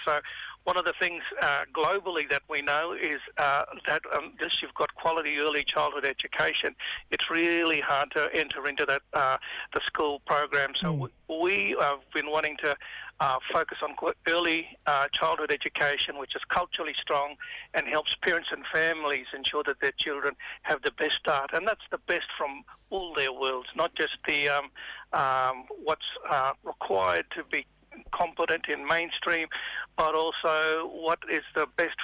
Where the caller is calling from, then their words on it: Redlands, Queensland, Australia; I'm ringing you from Quandamooka country today, down on Redlands here near the mob from Stradbroke, and bring greetings from my mother's people, all the Birra mob, who went down to Cherbourg, and my father's mob too, all the Bundjalung